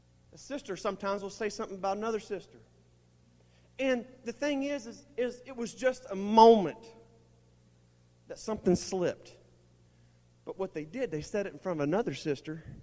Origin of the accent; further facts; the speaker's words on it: Charleston, West Virginia, United States; When I come from Charleston, and my grandmother said that she came from St. Albans